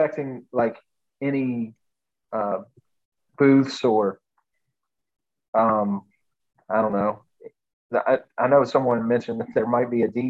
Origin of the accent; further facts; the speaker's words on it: Augusta, Kentucky, United States; I grew up in Augusta, but, my dad, when we went on Friday nights to watch basketball, if Augusta wasn't at home, we went down Route 8 and watched Maysville Bulldogs.